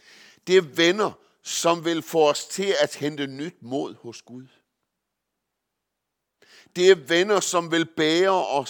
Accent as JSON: {"language": "Danish", "town": "Vorgod", "region": "Central Denmark Region", "country": "Denmark", "tie": "born or raised there", "said": "En gang, hvor jeg var i Vorgod på min hjemegn og havde en møderække"}